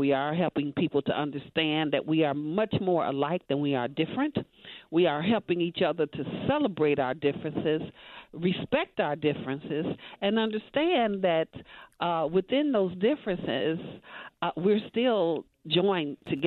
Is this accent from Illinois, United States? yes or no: yes; Chicago, Illinois, United States; I happen to be a North Sider. I grew up in Cabrini Green, which is located on the near, or was located on the near North Side. It's, of course, doesn't exist anymore. So the North Side is what I knew. That was my area.